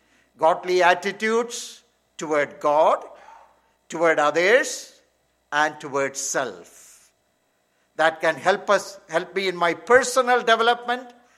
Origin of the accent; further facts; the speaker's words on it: India; Even in India, I always liked, growing up in India, I always liked the fruit juices.